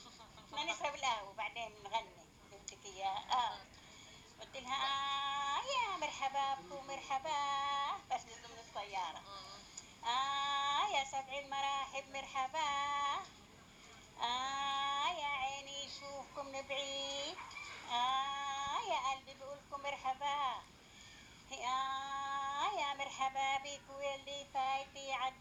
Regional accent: Acre, Northern District, Israel; بس انا من عكا يعني بس انه بعرفش انه بلدنا مش قريبة حق بلدنا

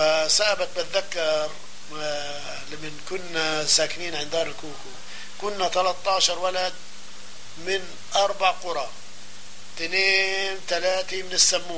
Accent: Safsaf, Palestine; born there; دعيك من مواليد 1930 في قرية الصفصاف. الصفصاف الحقيقة تقع في قرب أعلى جبل في فلسطين اللي هو جبل الجرمق. والصفصاف طبعا زي ما بتعرف هي من قضاء صفد.

